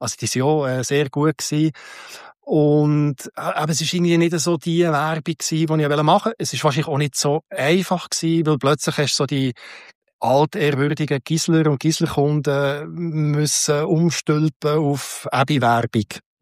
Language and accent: German; Bern, Switzerland; ja, Freiburg und ich bin mehr Bern.